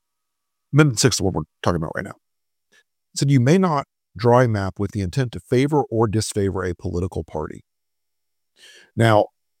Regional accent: Florida, United States; Hey, folks, I want to talk to you for a minute about my home state of Florida.

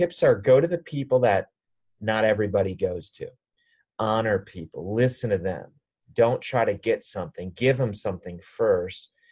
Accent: Wisconsin, United States; But see, because I'm not from Ohio, I'm from Wisconsin, which is a few states over.

